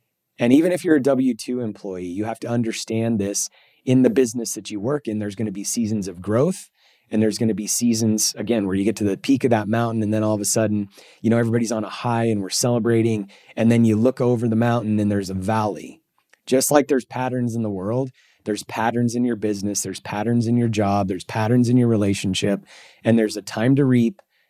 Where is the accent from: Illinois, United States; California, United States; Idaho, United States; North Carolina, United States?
Idaho, United States; In fact, I grew up in Idaho and you know, the potato farms everywhere.